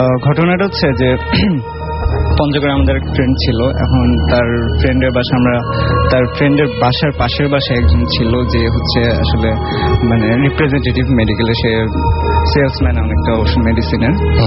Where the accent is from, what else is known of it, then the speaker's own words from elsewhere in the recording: Chittagong, Chattogram Division, Bangladesh; আমি চিটং এ যখন ছিলাম তখন স্কুল কলেজ সবকিছু চিটং এ